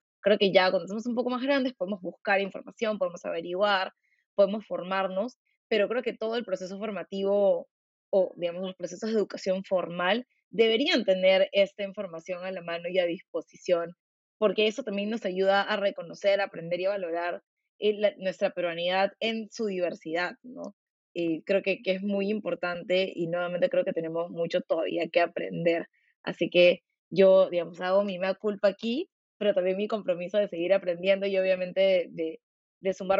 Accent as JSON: {"language": "Spanish", "country": "Peru", "said": "en el que deberíamos celebrar quiénes somos como peruanos"}